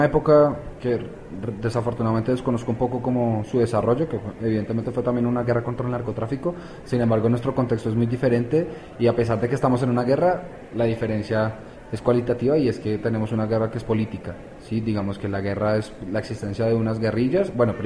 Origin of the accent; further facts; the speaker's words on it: Colombia; Bueno, yo vengo de Colombia